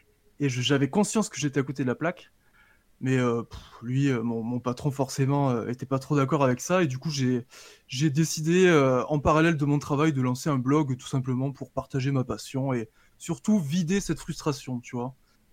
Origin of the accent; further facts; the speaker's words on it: Alès, Occitanie, France; born there; also born or lived in Mauritius; je suis né à Alès dans le Gard, qui est une petite ville minière. J'ai eu la chance de vivre quelques temps à l'île Maurice puisque ma mère est mauricienne et mon père est ch'ti. Et je suis très fier de mon mélange